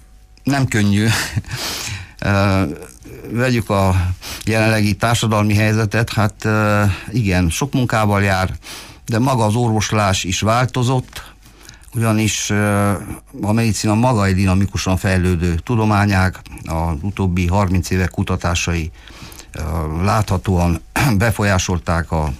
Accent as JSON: {"language": "Hungarian", "town": "Târnăveni", "region": "Mureș County", "country": "Romania", "tie": "born or raised there", "said": "Dicsőszentmártonban születtem a 60-as évek elején, ahol elemi iskoláit én már végeztem el, a középiskolát a Marosvásárhelyi Bolyai liceumban, ahol a 80-as évek elején érettségiztem"}